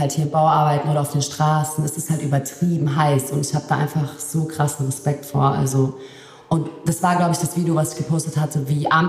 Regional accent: Bosnia & Herzegovina; German is a second language; Wir kommen ja aus Bosnien und sind Moslems

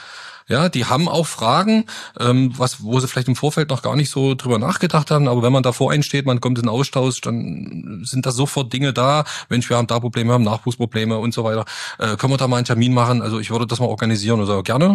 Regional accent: Zörbig, Saxony-Anhalt, Germany; wohnhaft komme ich aus Zürbig, ja. Also Stumsdorf liegt bei Zürbig.

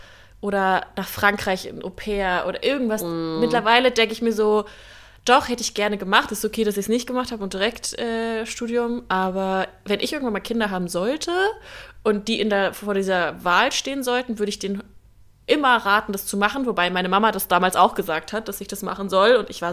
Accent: Germany; ich würde für immer Deutschland, meine Heimat verlassen, kann ich ganz klar sagen, nein, dafür bin ich zu gerne hier, zu gerne bei meiner Familie in der Nähe.

